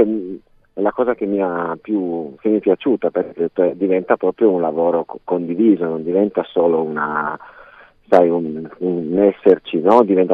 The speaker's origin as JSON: {"language": "Italian", "town": "Pinerolo", "region": "Piedmont", "country": "Italy", "said": "io sono di Pinerolo, sono vicino"}